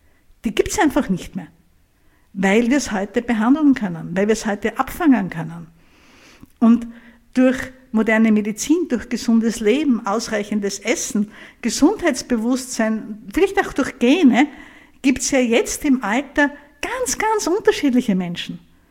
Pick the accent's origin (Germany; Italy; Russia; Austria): Austria; Graz, Styria; Ich bin in Graz aufgewachsen und es war im Straßenbild in Graz und in der Weststeiermark und in der Oststeiermark, wo ich oft mit meinen Eltern war